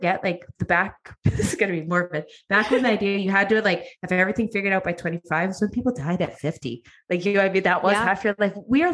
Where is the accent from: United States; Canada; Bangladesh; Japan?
Canada; Edmonton, Alberta; also born or lived in Vancouver / Toronto; I grew up in Edmonton, which is very much like married, have kids, settle down in your lifetime job by 25. And when I moved to Vancouver and Toronto, everyone's single at 35.